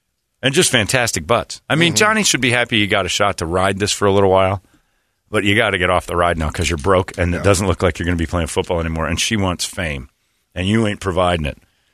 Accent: Indiana, United States; I said, "I'm from Indiana."

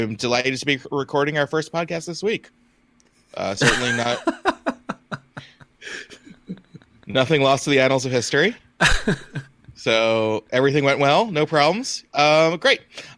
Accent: New York, United States; as a New Yorker who, you know, may have heard one or two people insult New York in their lifetime.

